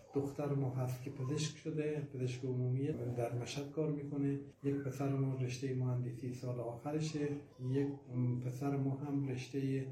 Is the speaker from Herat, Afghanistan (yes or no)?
yes; Herat, Afghanistan; now in Birjand, Iran; ما از هرات هستیم خانواده هراتی در بیرجند شاید دو تا خانواده بیشتر نباشن.